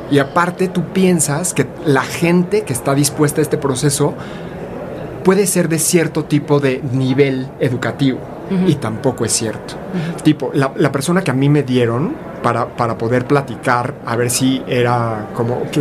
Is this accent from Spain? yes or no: no; Querétaro, Mexico; Yo soy queretana.